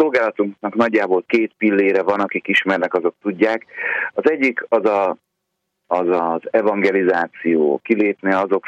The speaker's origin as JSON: {"language": "Hungarian", "region": "Budapest", "country": "Hungary", "tie": "born or raised there", "said": "A Szent Család templomban nőttünk föl a Terézvárosban."}